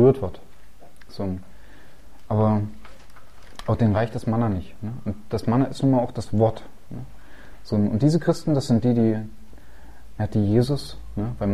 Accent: Germany; Ich bin Deutscher.

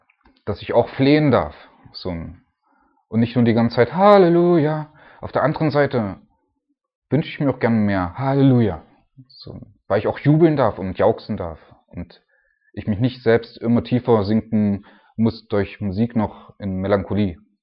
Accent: Germany; Ich meine, ich bin Deutscher, ne?

